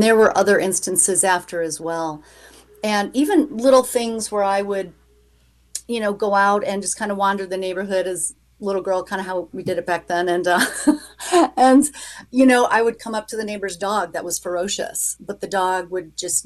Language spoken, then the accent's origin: English; Chicago, Illinois, United States; I was born and raised in Chicago, but I was adopted through the cradle.